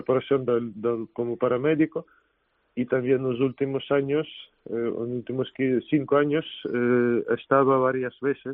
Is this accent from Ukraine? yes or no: yes; Ukraine; yo soy ucraniano